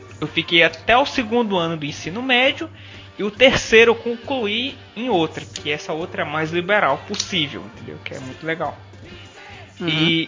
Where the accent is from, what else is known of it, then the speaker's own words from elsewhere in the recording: Northeast Region, Brazil; Eu sou do Nordeste.